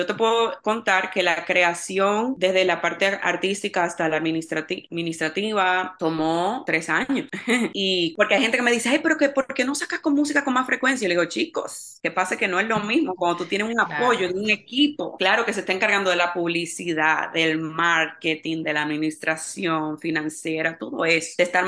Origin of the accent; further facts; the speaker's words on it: Dominican Republic; extraño tantas cosas todavía de República Dominicana, de donde yo soy originalmente.